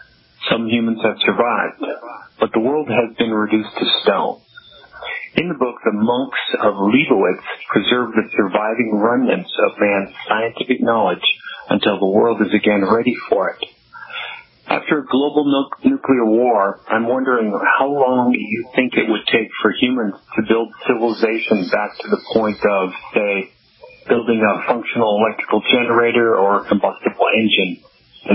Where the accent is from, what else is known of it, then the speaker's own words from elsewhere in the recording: Minneapolis, Minnesota, United States; I'm from Minneapolis.